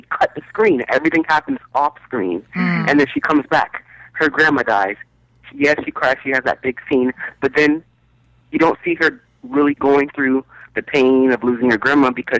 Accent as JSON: {"language": "English", "town": "Pembroke Pines", "region": "Florida", "country": "United States", "said": "I'm from Florida."}